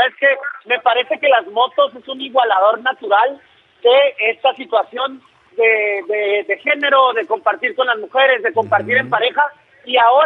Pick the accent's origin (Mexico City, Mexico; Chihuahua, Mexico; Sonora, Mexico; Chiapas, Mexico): Chihuahua, Mexico; now in Mazatlán, Mexico; Yo tengo muchos años viviendo a Mazatlán, soy de Chihuahua